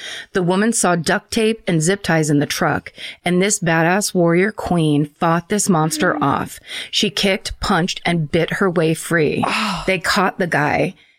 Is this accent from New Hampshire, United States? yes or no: no; Sitka, Alaska, United States; moved away as an adult; now in Natchez, United States; I moved from my hometown, Sitka, Alaska, to Natchez, Mississippi in 2019